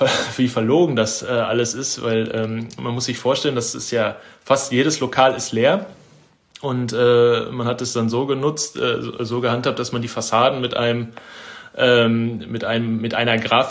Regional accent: Bochum, North Rhine-Westphalia, Germany; Und den habe ich gesagt, ich komme aus Bochum

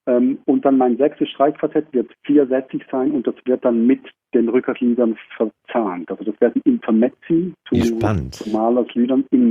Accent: Switzerland; aber ich bin auch in der Schweiz aufgewachsen

